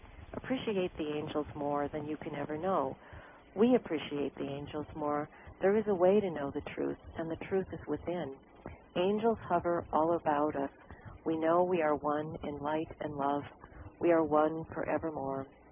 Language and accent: English; Ohio, United States; I'm traveling to Ohio, and I am from Ohio